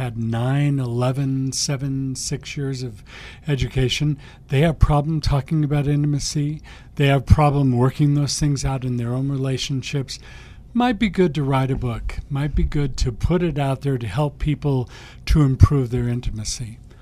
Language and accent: English; Palm Springs, California, United States; now in Utah, United States; I grew up in California, Palm Springs area, and moved up here in the 70s, taught at the university for 30 years.